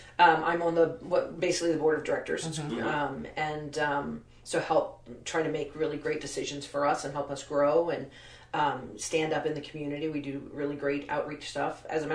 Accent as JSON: {"language": "English", "country": "Germany", "tie": "born or raised there", "said": "I didn't grow up going to any kind of church. I grew up in Germany, in Europe, and not that that's..."}